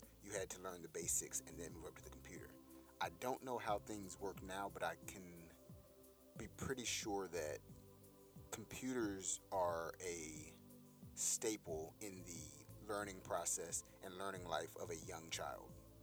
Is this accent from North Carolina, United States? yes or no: yes; Durham, North Carolina, United States; which was maybe, campus 20-25 minutes from Durham, my hometown.